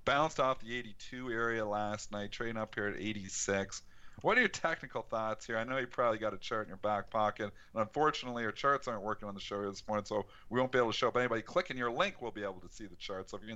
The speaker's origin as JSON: {"language": "English", "country": "Canada", "said": "I'm Canadian."}